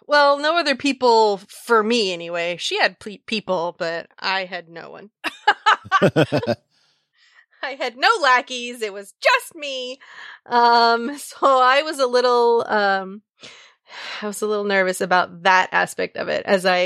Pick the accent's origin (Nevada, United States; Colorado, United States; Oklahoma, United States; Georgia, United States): Oklahoma, United States; Norman; In Norman, my hometown.